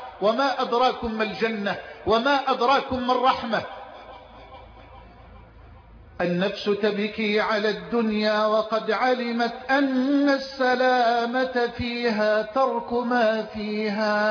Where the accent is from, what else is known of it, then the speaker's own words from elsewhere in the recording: Egypt; بلدنا مصر